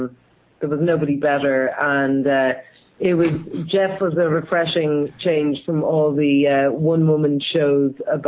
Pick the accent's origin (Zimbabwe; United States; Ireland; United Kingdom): Ireland; although I'm in Scotland, I'm actually from Ireland